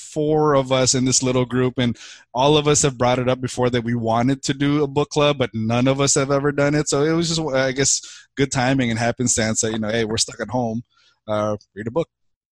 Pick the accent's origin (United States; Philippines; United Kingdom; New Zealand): Philippines; growing up in the Philippines, you were surrounded by either G.I. Joe, Transformers, and He-Man